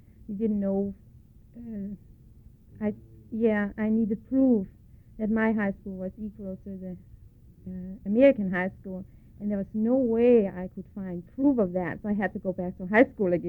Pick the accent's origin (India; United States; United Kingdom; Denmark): Denmark; Zealand; also born or lived in Søndersø, Funen; We lived there for about 4 years after I was born, and then we moved to Sjælland, so I actually grew up in Sjælland.